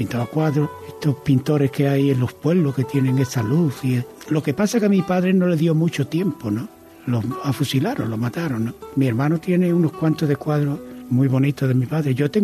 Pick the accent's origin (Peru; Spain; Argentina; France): Spain; Carmona, Andalusia; born there; Sí, nací en Carmona en el año 1932.